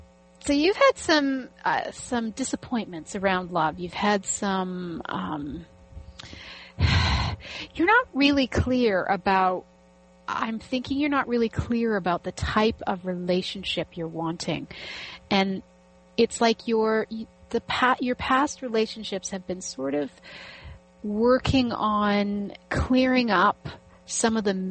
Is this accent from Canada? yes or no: yes; Canada; We're both Canadian, so our holiday was on Monday.